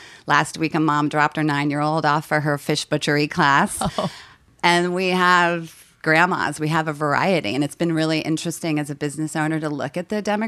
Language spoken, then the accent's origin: English; Virginia, United States; Yeah, I'm from Virginia, kind of. My dad was in the military. We lived a bunch of places.